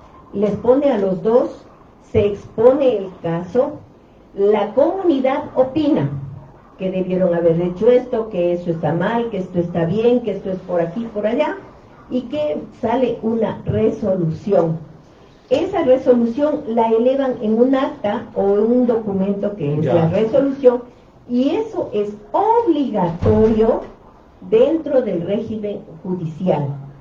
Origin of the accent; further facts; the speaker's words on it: Quito, Pichincha, Ecuador; Yo vivo en Quito, nací en Quito, me moví en Quito.